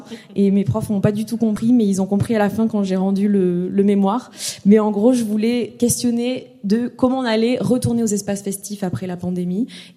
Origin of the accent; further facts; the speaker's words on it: Toulouse, Occitanie, France; Moi, j'ai grandi, je suis née à Toulouse, et j'ai grandi donc dans cette ville